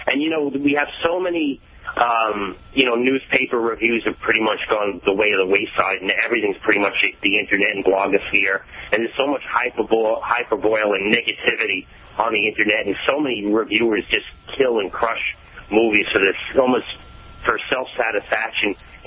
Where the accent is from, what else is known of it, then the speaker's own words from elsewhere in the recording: Brooklyn, New York, United States; Well, the first memory I have was, when I grew up in Brooklyn, New York, and in 1978, I remember turning on Picture Tube television on PBS